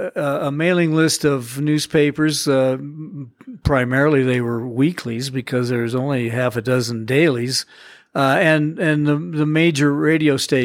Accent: Cheyenne, Wyoming, United States; I'm from Cheyenne, and it was kind of a goal to start there.

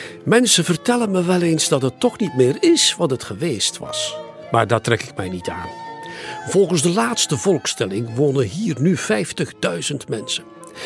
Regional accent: Antwerp, Flanders, Belgium; En als een Antwerpenaar niet kan klagen, dan is hij niet gelukkig.

